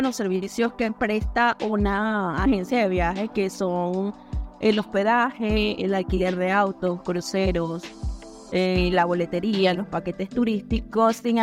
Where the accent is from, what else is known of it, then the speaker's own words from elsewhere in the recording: Venezuela; Soy de Venezuela y trabajé en la primera industria de Venezuela.